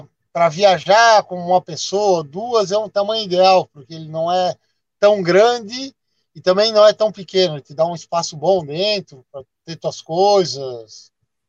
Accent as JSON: {"language": "Portuguese", "region": "Santa Catarina", "country": "Brazil", "tie": "born or raised there", "also_born_or_lived": "Farroupilha", "said": "Farroupilha e já de criança mudamos para Santa Catarina. E moramos em várias cidades, Santa Catarina, no interior e no litoral."}